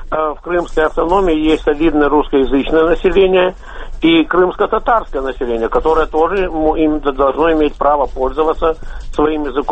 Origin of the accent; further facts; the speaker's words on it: Yevpatoria, Crimea, Ukraine; born there; я сам являюсь уроженцем Украины, точнее говоря, город Евпатория, Крым.